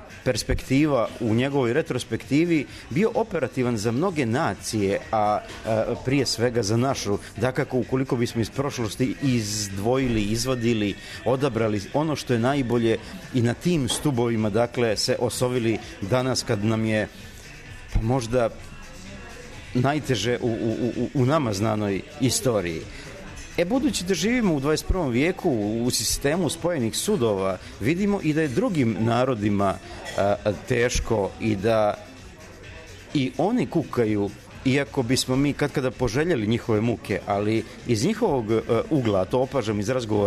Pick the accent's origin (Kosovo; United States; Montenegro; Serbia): Montenegro; Bay of Kotor; Ja sam srpski pisac iz Boke Kotorske